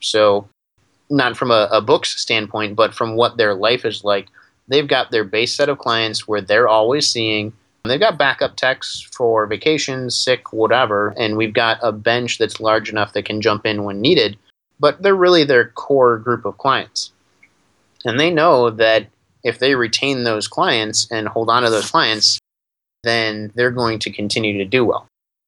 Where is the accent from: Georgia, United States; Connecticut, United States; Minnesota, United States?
Minnesota, United States; from Minnesota.